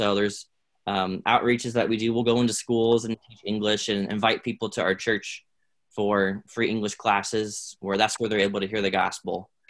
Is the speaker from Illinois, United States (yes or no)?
no; Clearwater, Florida, United States; that's where I grew up in the Clearwater area.